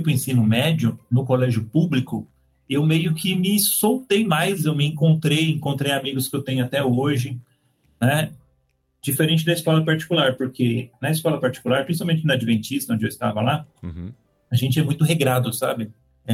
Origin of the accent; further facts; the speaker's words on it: São Paulo, Brazil; É, eu tinha comentado que eu era paulistano, então nasci aqui em São Paulo, né?